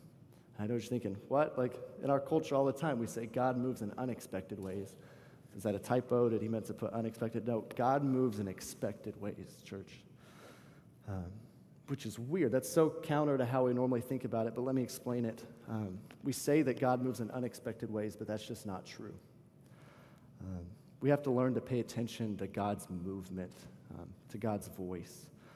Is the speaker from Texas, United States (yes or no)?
yes; Texas, United States; I'm from Texas and love Texas, but Houston, Houston is a fun place to be.